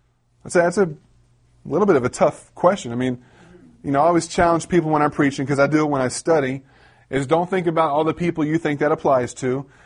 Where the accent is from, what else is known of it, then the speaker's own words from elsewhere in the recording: Richmond, United States; also born or lived in Portland; I lived in Portland. I grew up in Richmond area. I've been all over the place, but I'd never been to Montana.